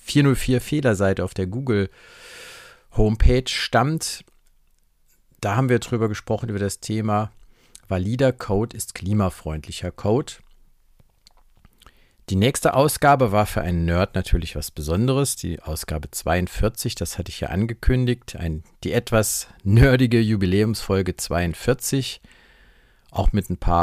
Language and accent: German; Saarland, Germany; im Saarland in meiner Heimat